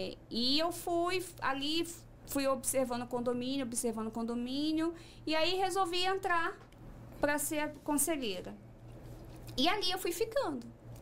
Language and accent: Portuguese; Rio de Janeiro, Brazil; born there; now in Ubatuba, Brazil; Eu nasci no Rio de Janeiro. Me mudei para Ubatuba. Na verdade, eu frequento minha Ubatuba desde a minha adolescência, por causa de praia, família.